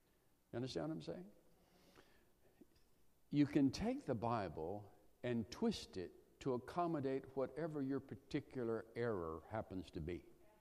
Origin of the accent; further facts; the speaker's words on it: the South, United States; I was raised in the South in a culture that presumed the Word of God was authoritative.